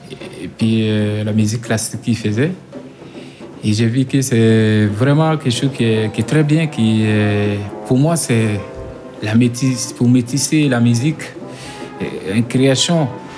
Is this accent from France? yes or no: no; Burkina Faso; French is a second language; Comme tu dis, c'est vrai, je viens du Burkina Faso.